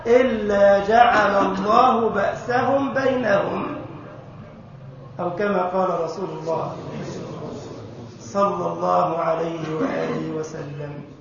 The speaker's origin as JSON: {"language": "Arabic", "country": "Egypt", "said": "المعروف في بلدنا مصر"}